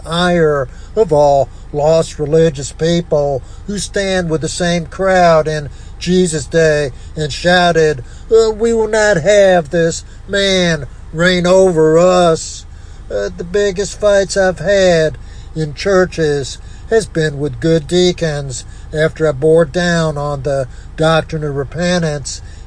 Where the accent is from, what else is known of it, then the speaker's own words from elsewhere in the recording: United States; I grew up in America in the 1950s